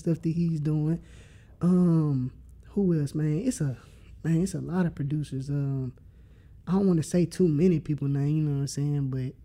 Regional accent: Memphis, Tennessee, United States; Yeah, I'm from Raleigh. Exit 8.

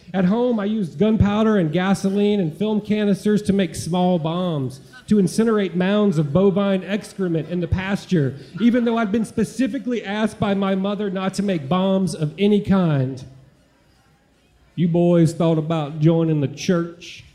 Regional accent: Mississippi, United States; I grew up way out in the Mississippi woods, but twice on Sundays and once on Wednesdays, we drove to the Church of Christ.

